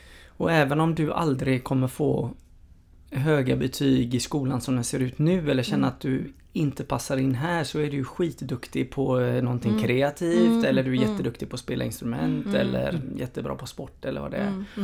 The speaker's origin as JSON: {"language": "Swedish", "country": "DR Congo", "tie": "born or raised there", "said": "jag är ju uppvuxen i Kongo som jag pratade om."}